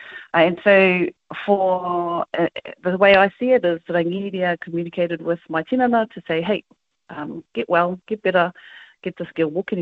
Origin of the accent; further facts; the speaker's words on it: Napier, Hawke's Bay, New Zealand; I grew up in Napier. I come from lots of places, Ngāti Rehia, Ngāti Iwe Pōhatu, down the Whanganui River, Tamaupoko, and Ngāti Tū Wharetoa.